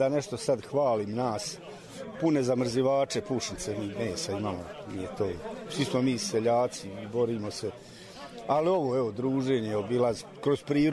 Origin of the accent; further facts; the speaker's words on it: Liješće, Bosnia & Herzegovina; iz Liješća sam, imam 64 godine.